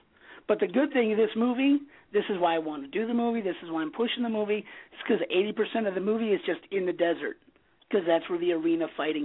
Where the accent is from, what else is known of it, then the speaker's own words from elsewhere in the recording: Massachusetts, United States; Because I'm from Massachusetts. And in Massachusetts, it was like, well, what can you do for me?